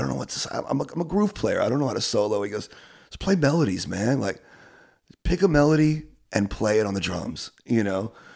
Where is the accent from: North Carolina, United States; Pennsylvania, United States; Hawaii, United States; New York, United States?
New York, United States; New York City; to be growing up in New York City, and I just been inspired by a lot of people